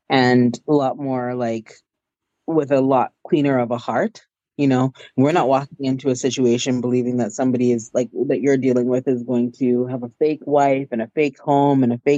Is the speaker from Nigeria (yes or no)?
yes; Nigeria; And as a Nigerian, I would say, like, my people are very hard